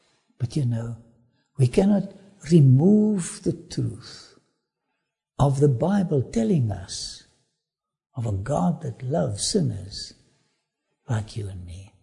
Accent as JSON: {"language": "English", "country": "South Africa", "first_language": "Afrikaans", "second_language": "English", "said": "My mother tongue is Afrikaans, and I battle to speak to you in a foreign language. So excuse all my spelling mistakes and pronunciations."}